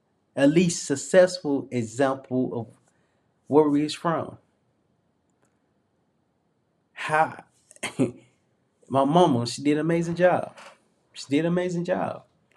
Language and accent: English; Little Rock, Arkansas, United States; I'm from a small town. I'm from Little Rock, Arkansas.